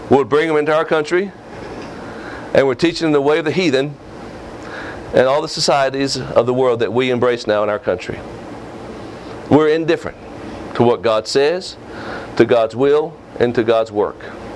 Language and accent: English; United States; I'm glad I'm American. I'm glad I live in this country. I've lived in other countries and I've seen.